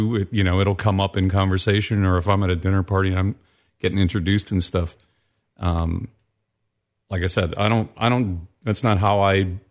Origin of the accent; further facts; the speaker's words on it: Indiana, Pennsylvania, United States; Western Pennsylvania, coal mining town, Indiana, Pennsylvania. Mm-hmm. Both my grandfathers were coal miners. Italian on one side, Swedish, Polish on the other side, my mom's side.